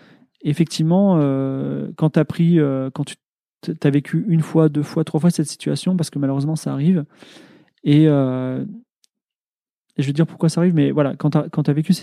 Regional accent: France; je suis français. Je veux dire, on est dans un pays où on meurt pas de faim, tu vois.

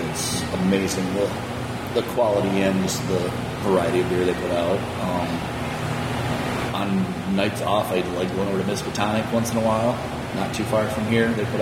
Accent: Michigan, United States; Dan said I'm from Michigan, so I still make it back every once in a while.

